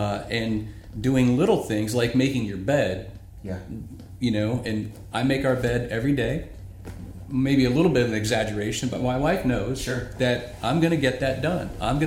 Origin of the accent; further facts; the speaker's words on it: Wooster, Ohio, United States; now in Marysville, United States; being a lifelong Buckeye, growing up in Worcester, Ohio, and then being asked by the Powell Grace Church to come to Marysville in 2002 to plant a church. Been in Central Ohio now 18 years.